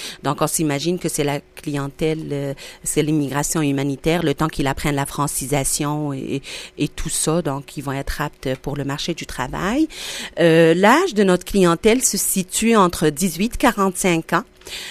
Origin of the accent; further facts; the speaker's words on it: Algeria; moved away; je n'ai jamais pensé qu'un jour je vais immigrer, vivre ailleurs que l'Algérie, parce que je suis algérienne d'origine. Et là, ça fait quand même, quoi, ça va faire 17 ans que je suis là. Je suis arrivée toute jeune